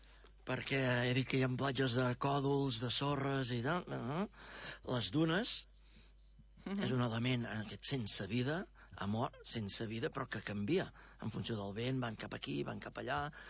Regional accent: Catalonia, Spain; Els que hi som del Maresme, per exemple, no només del Maresme, però el Maresme és molt clar.

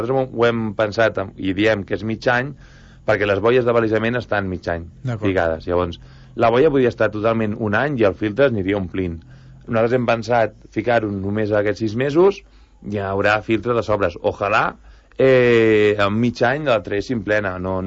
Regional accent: Canet, Catalonia, Spain; jo soc de Canet

